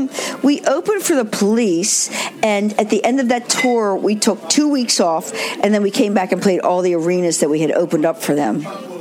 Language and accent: English; Dundalk, Maryland, United States; Because I'm a kid from Dundalk, from Baltimore. I'm a kid from Dundalk.